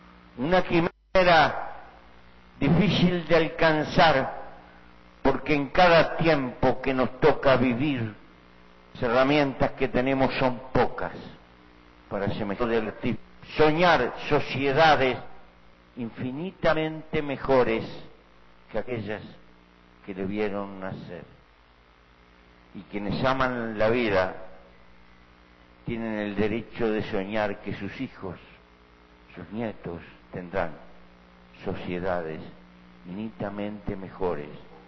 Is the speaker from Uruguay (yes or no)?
yes; Uruguay; a mi pueblo, al Uruguay